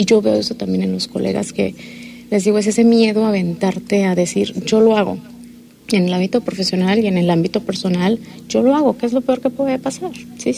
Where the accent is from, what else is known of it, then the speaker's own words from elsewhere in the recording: Mexico City, Mexico; Yo estudié biología marina, pero crecí en la Ciudad de México.